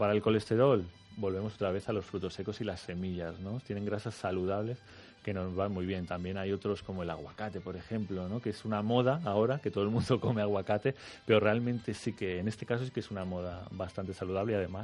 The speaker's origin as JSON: {"language": "Spanish", "country": "Spain", "said": "quien llega el último al restaurante o los que llegamos los últimos somos los españoles."}